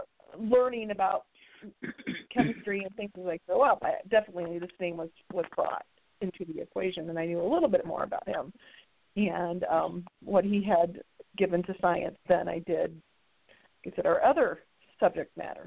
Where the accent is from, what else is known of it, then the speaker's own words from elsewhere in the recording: Iowa, United States; Plus, I'm from Iowa, and George Washington Carver, I'm sure you're familiar with him, correct?